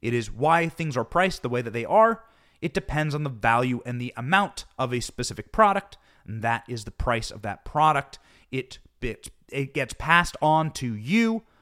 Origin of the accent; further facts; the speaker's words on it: Iowa, United States; The School of Political Hard Knocks growing up in Iowa made that very easy.